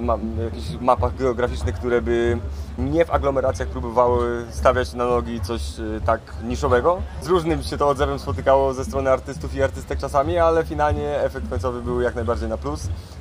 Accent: Bogatynia, Lower Silesian Voivodeship, Poland; also born or lived in Zgorzelec; bo ja z Trójstyku pochodzę. Jestem urodzonym zgorzelczaninem, wychowanym w Bogatyni.

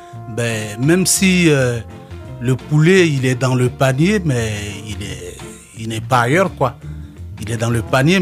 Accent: Côte d’Ivoire; now in France; Je suis de la Côte d'Ivoire, mais j'habite la Bretagne.

